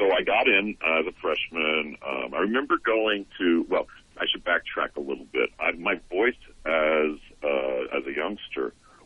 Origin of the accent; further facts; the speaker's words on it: Quakertown, New Jersey, United States; I grew up in Quakertown, New Jersey.